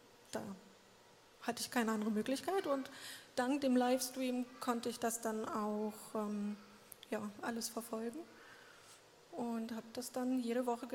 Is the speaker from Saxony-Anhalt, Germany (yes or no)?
yes; Magdeburg, Saxony-Anhalt, Germany; moved away as an adult; now in Basel, Switzerland; Also ich komme aus Magdeburg, bin im letzten Jahr im September hierher gekommen, aus beruflichen Gründen mit meinem Freund zusammen.